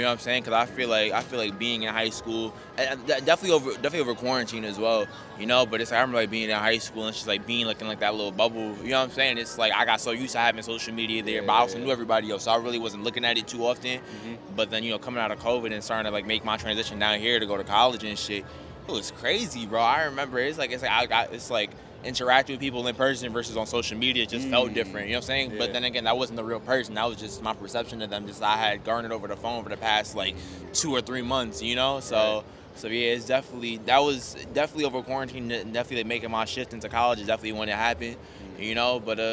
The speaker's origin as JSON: {"language": "English", "region": "New Jersey", "country": "United States", "also_born_or_lived": "New York", "said": "So it's like, I'm from New York, I'm from Jersey, you know what I'm saying? So making that transition down here"}